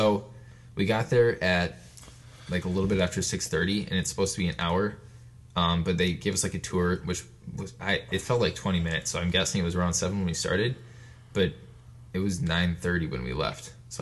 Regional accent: Green Bay, Wisconsin, United States; we're three guys from Green Bay, Wisconsin.

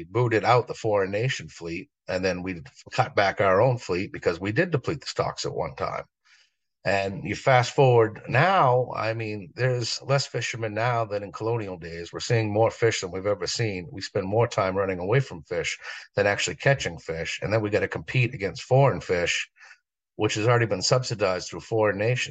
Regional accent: Harpswell, Maine, United States; I grew up on Bailey Island, which is in Harpswell, Maine.

